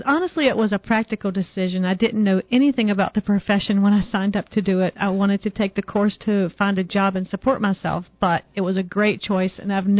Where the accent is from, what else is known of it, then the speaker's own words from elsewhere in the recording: North Carolina, United States; accent: Southern; moved away; Yep, I moved to Michigan from North Carolina 16 years ago, and I've been in Michigan a long time, but I still like the snow.